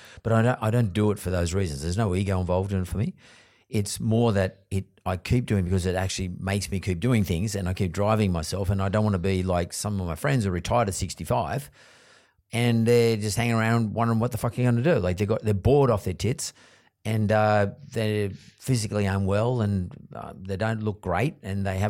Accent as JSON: {"language": "English", "town": "Sydney", "region": "New South Wales", "country": "Australia", "tie": "born or raised there", "said": "And I don't know if that's because of how I grew up or where I grew up in Sydney."}